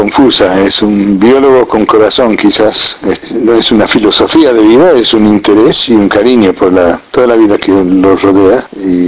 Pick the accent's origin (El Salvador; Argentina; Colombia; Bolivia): Argentina; General Lavalle, Buenos Aires Province; Sí, nos criamos en General Lavalle